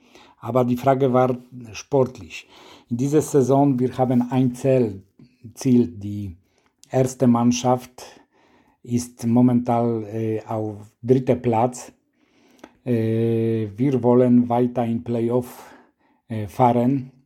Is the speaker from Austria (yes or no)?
no; Poland; German is a second language; Bei uns in Polen dieses Wochenende ist auch die erste Wochenende, wo startet Sommerferien.